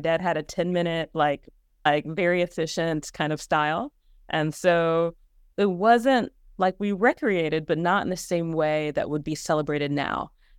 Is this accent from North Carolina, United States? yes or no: no; Georgia, United States; also born or lived in Alaska / Texas; I'm from Georgia, but I grew up military. And so my dad was stationed all around. And so I was born overseas. I lived in Alaska, Texas. And then my parents, they both live in Georgia.